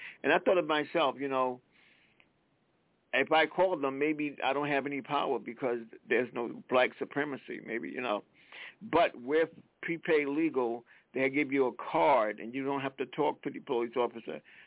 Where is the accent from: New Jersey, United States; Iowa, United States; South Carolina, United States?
South Carolina, United States; now in Connecticut, United States; I'm from South Carolina, but I live in Connecticut